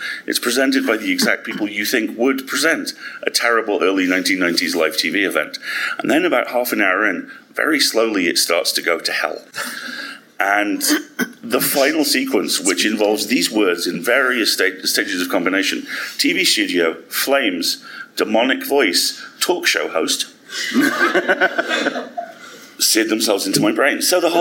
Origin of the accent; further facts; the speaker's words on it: United Kingdom; And of course, being terribly British, my family, I watched this and went, fairly certain we've just seen a man die.